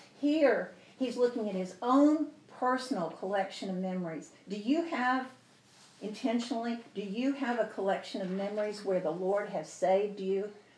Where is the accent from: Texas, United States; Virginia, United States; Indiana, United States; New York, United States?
Texas, United States; I'm from Texas, the Longhorns.